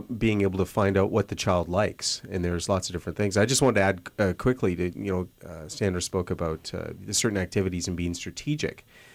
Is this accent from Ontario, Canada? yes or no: no; Saskatoon, Saskatchewan, Canada; I'm originally from Saskatoon, and we used to play outside all the time.